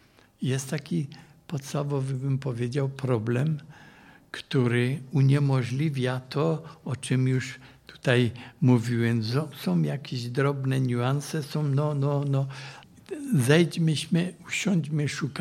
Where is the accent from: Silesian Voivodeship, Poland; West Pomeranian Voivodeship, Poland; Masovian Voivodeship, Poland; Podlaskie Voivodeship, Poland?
Silesian Voivodeship, Poland; Cieszyn; Ja jestem z Cieszyna